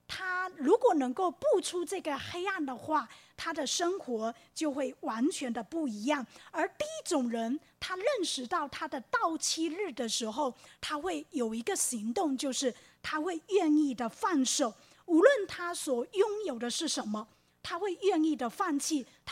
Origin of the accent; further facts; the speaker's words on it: Fujian, China; 我父亲在厦门过世，然后那个火化的那一天，有一个人按我们福建人讲的是半路死，用本地话半路死是非常不吉利